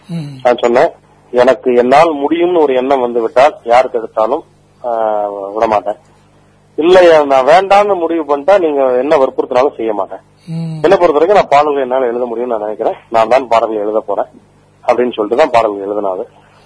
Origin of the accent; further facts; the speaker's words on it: Kumarapalayam, Tamil Nadu, India; born there; நான் இருந்து ஈரோடு பக்கம் கோயம்புத்தூர் ஈரோடு கேள்விப்பட்டிருக்கீங்கன்னு நினைக்கிறேன், சேலம் ஈரோட்டுக்கு நடுவில் குமாரபாளையம், பவானி குமாரபாளையம் அதான் என்னுடைய நான் பிறந்த ஊரு.